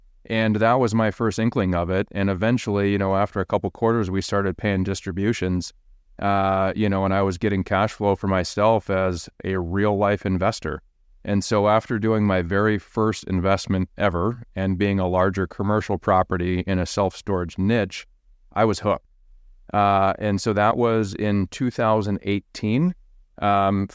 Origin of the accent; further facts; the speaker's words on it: Rochester, Minnesota, United States; we ended up moving back to my hometown of Rochester, Minnesota, and I became a real estate agent.